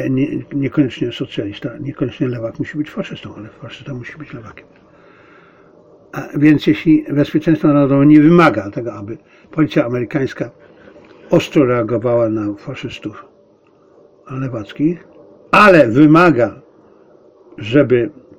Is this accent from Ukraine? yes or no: no; China; Aczkolwiek ja jestem Chińczykiem, no w skrócie mnie to też dotyczy. Ja sobie mogę pozwolić na krytykowanie.